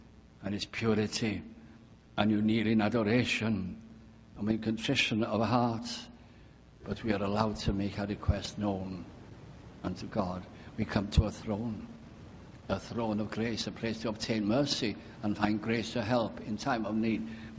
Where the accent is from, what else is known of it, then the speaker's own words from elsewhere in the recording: Wales, United Kingdom; moved away; also born or lived in North of England; I was from North Wales, but we moved during the last depression in the 30s to the north of England. And I hadn't been to my hometown for many years.